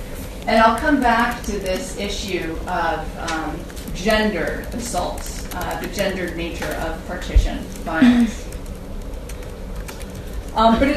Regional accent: Colorado, United States; like my home state of Colorado in the United States?

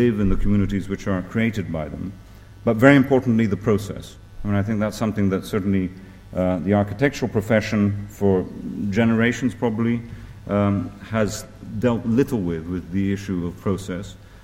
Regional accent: Italy; I was brought up in Italy, it was like walking around Siena.

